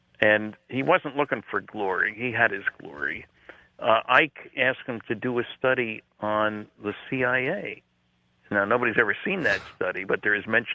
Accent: New Jersey, United States; I grew up in New Jersey, where there were the three New York teams in baseball, and I was a Dodger fan, as it happened.

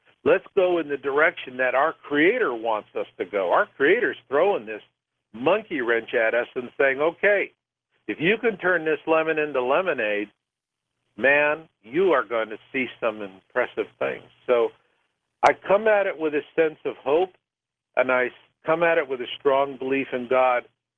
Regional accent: Arizona, United States; I grew up in Arizona, and I just like them as a people.

